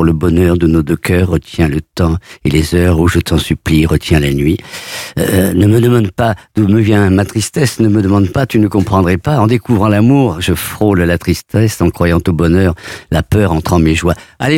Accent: Avignon, Provence-Alpes-Côte d'Azur, France; Je suis méridional à ce moment-là, toujours. J'habite à Avignon

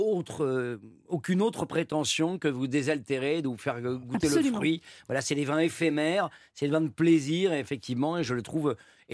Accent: Nouvelle-Aquitaine, France; et que moi je viens des Landes et du Pays Basque, du côté de mon père, et des Landes du côté de ma maman.

